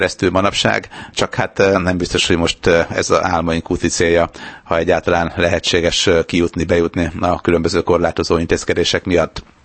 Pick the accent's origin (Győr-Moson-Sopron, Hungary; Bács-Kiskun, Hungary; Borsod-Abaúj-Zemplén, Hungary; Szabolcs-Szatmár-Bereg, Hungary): Győr-Moson-Sopron, Hungary; Sopron; Korábban mi Sopronba laktunk, én soproni vagyok, ott is születtem